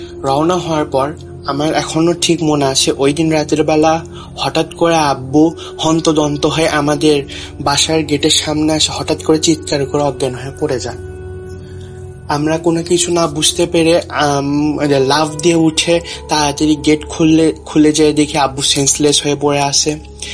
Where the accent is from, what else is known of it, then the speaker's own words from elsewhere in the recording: Bogura, Rajshahi Division, Bangladesh; বগুড়া থেকে বলতেছি। আমার বাড়ি বগুড়ার বৃন্দাবন পাড়ায়।